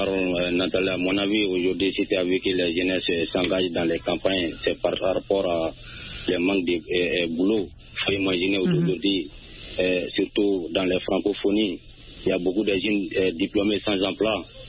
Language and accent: French; Bamako, Mali; je faisais commerce en Côte d'Ivoire, maintenant je suis dans mon pays natal à Bamako, donc souvent je me retourne au village pour venir aider les parents au champ